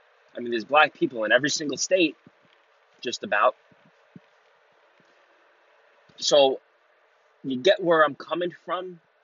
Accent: New York, United States; I mean, listen, I'm from New York.

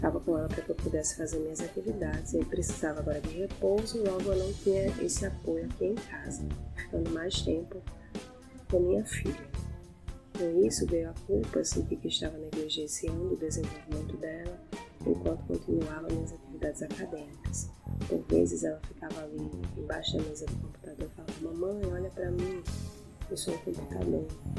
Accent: Natal, Rio Grande do Norte, Brazil; tenho 30 anos, nasci e permaneço em Natal. Me considero branca

